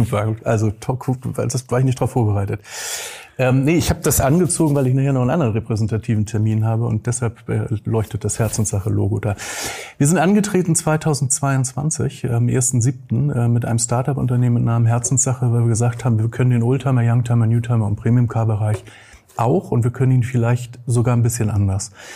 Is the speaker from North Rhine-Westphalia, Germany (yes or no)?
no; Hamburg, Germany; ich bin waschechter Hamburger